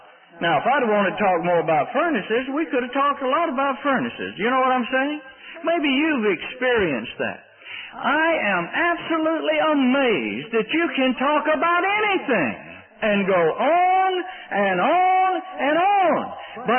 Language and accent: English; Mississippi, United States; now in Canada; I think just out of courtesy for some of you who wonder what I'm doing from Mississippi in Ontario